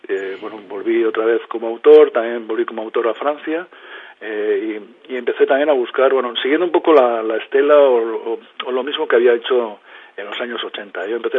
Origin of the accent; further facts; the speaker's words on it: Hernani, Basque Country, Spain; yo soy de Hernani